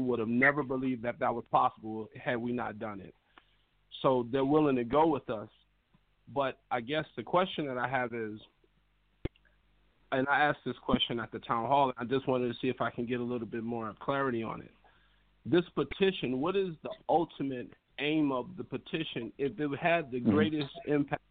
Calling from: Detroit, Michigan, United States; from Detroit, Michigan.

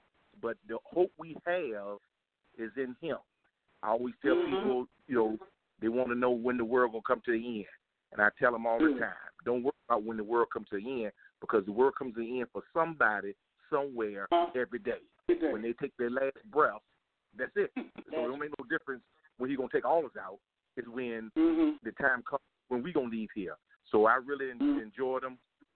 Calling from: Virginia, United States; So I'm calling from Virginia.

